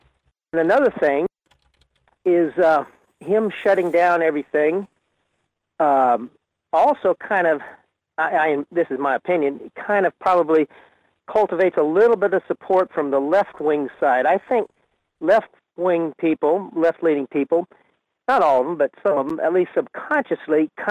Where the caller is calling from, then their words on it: Fairbanks, Alaska, United States; in Fairbanks.